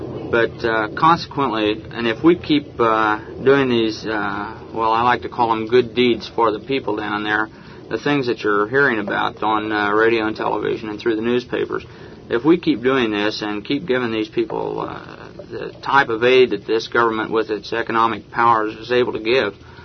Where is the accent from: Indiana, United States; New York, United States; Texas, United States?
Indiana, United States; Columbus; I'm from Columbus, Indiana. It's a small town south of Indianapolis.